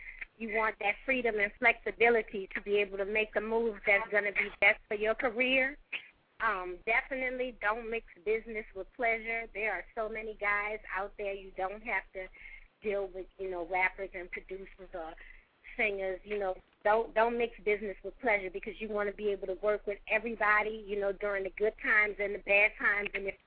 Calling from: Columbus, Georgia, United States; I'm calling from Columbus, Georgia

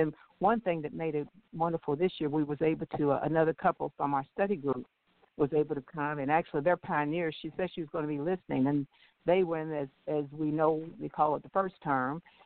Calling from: Louisville, Kentucky, United States; As-salamu alaykum. This is … from Louisville.

